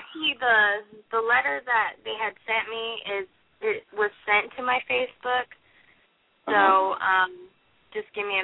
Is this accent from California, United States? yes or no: no; Colorado, United States; First of all, I just wanted to send some love to my home state of Colorado.